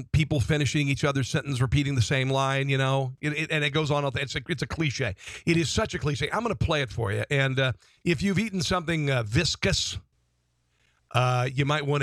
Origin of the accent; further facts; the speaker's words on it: Midwest, United States; I'm not an East Coaster. I'm not a New Yorker. I'm a Midwesterner.